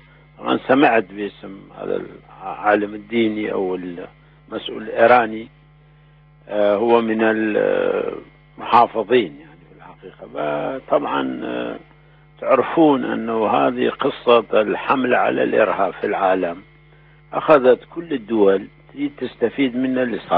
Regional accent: Iraq; واللي يؤسف له أنا كعراقي طبعا أنه الحكم العراقي يعني النظام العراقي وصل بلدنا إلى وضع

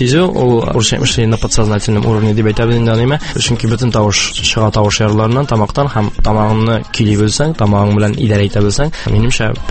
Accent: Nurma, Tatarstan, Russia; Мин Балтач районыннан, Нурма авылыннан. Шунда туып үстем, мәктәптә йөрдем. 9 елдан соң Аллаһка шөкер дип киттем Аршага. 5 елны тәмамладым да, шуннан киттем Казанга, Культура университетына.

